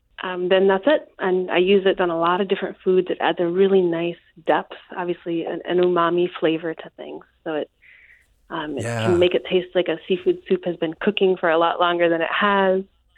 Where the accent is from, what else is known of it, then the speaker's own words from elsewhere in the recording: Japan; I grew up in Japan, so I've used a lot of these ingredients for years.